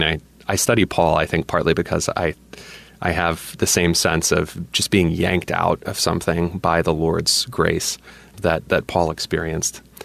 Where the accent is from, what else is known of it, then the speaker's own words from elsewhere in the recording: Pennsylvania, United States; And growing up in Pennsylvania, you don't really have a lot of exposure to the LCMS.